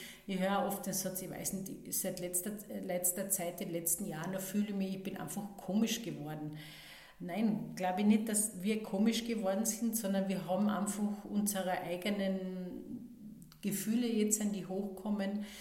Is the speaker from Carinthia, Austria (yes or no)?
yes; Carinthia, Austria; ich bin eben aus Österreich, aus Kärnten.